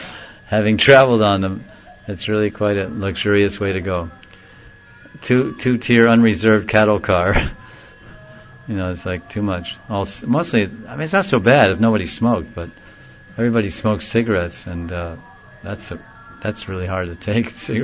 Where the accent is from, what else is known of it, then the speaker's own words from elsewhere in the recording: Mumbai, Maharashtra, India; I said, we're from Bombay, we're going to Haridwar tomorrow or tonight.